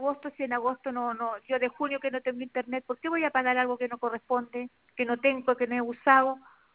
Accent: Traiguén, Araucanía, Chile; yo no soy de Temuco, soy de acá de Traiguén, donde no hay Movistar acá.

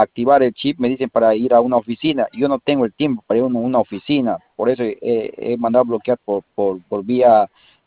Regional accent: Quito, Pichincha, Ecuador; Pero no estoy en la ciudad de Quito, yo soy de Quito y estoy trabajando por acá, por Nazca.

